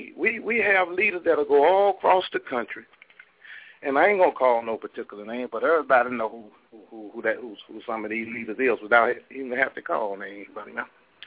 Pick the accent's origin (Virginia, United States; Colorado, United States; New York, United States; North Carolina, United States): North Carolina, United States; I came up down south in North Carolina. I went to St. John Baptist Church, buddy.